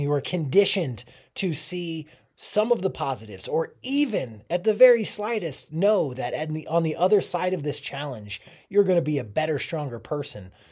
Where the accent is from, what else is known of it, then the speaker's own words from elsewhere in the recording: Boulder, Colorado, United States; like, I'm from Boulder. I say it all the time. I had all of the resources I needed.